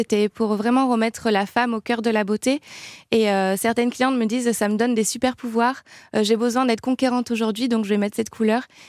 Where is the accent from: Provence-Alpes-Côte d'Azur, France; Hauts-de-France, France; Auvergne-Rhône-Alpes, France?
Provence-Alpes-Côte d'Azur, France; Aix-en-Provence; Moi, je suis d'Aix-en-Provence